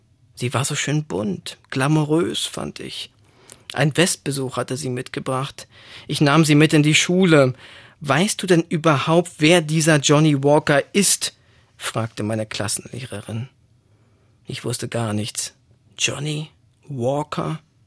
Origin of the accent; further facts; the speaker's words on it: East Germany, Germany; aber ich komme aus der DDR, dem tütenlosen Land der Einkaufsnetze und Dederonbeutel.